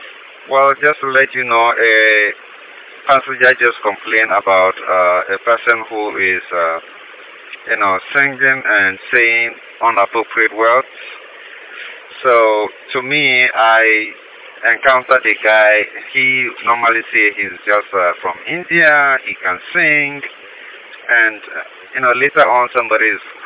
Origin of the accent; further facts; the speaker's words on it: Ghana; now in United States; I told him that I was from Ghana.